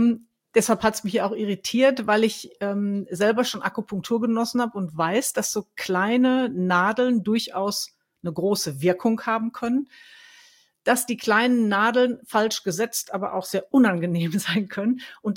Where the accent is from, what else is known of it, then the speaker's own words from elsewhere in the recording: Dortmund, North Rhine-Westphalia, Germany; born there; Ich bin gebürtige Dortmunderin.